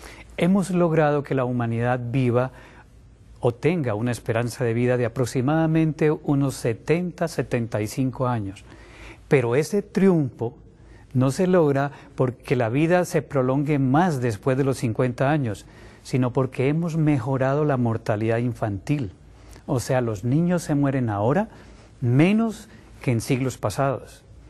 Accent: Colombia; médico internista, vengo de la República de Colombia.

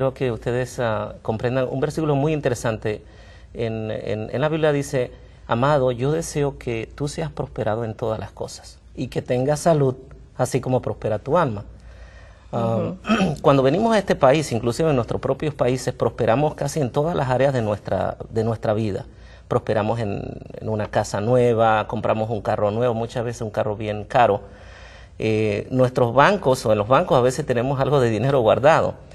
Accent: Panama; now in Michigan, United States; Sí, bueno, yo soy panameño y estudié en Montemorelos. Actualmente vivo en Michigan.

